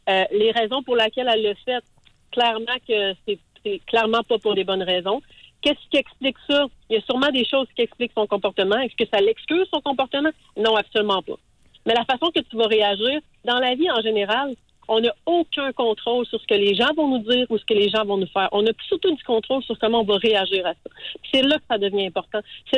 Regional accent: Montreal, Quebec, Canada; now in Ottawa, Canada; Je viens de Montréal, en fait. Je viens tout juste de déménager à Ottawa.

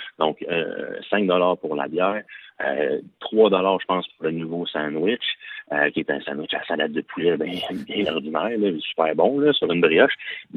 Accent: Canada; je suis Canadien

